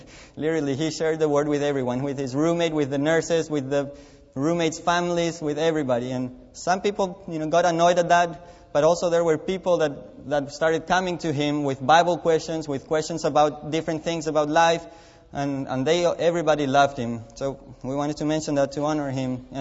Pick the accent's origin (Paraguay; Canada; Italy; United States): Paraguay; Asunción; You supported them to go to Asunción, Paraguay, which is my hometown.